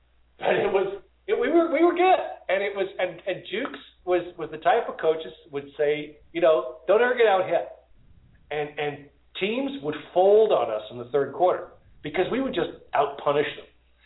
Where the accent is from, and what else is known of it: Canada